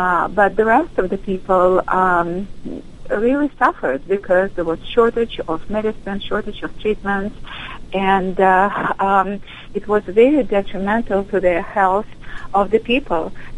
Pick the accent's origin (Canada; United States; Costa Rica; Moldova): Moldova; I was born and raised in Moldova, which at the time was a part of the Soviet Union. Currently, it is a separate nation.